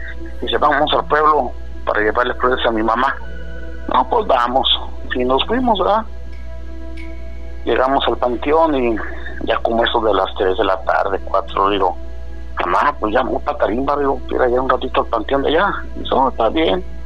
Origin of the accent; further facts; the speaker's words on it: Tarímbaro, Michoacán, Mexico; born there; yo soy nacido en Tarímbaro, pero mi papá y mi mamá son de otro pueblo que se llama Indaparapeo, allí mismo en Michoacán